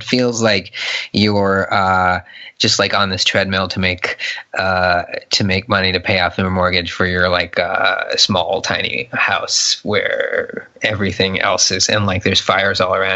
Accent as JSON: {"language": "English", "region": "California", "country": "United States", "tie": "born or raised there", "said": "L.A., I grew up in Southern California."}